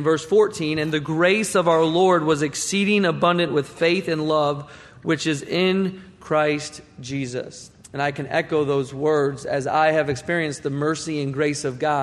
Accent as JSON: {"language": "English", "town": "Chicago", "region": "Illinois", "country": "United States", "tie": "born or raised there", "said": "I grew up in Chicago, Illinois, In the city. Most people, when they tell me they're from Chicago, I ask them what suburb they're from, because most people are not from Chicago. They're from a suburb around there. But I actually grew up in the city."}